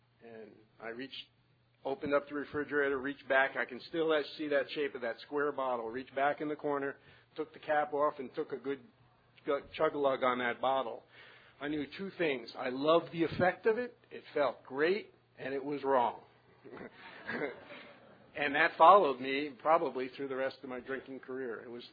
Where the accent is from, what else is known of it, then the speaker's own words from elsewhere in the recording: New Jersey, United States; moved away as an adult; also born or lived in Alabama / Alaska; I was a teacher in Alabama and then moved to Alaska. A little geographic. I grew up in New Jersey, moved to Alabama, and then Alaska.